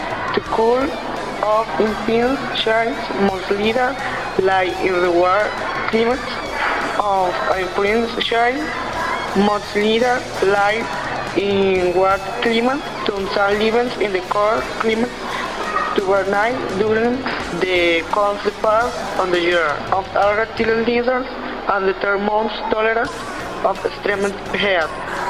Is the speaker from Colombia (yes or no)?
yes; Barrancabermeja, Santander, Colombia; English is a second language; student school Israel de Mares. I am from Barranca Bermeja.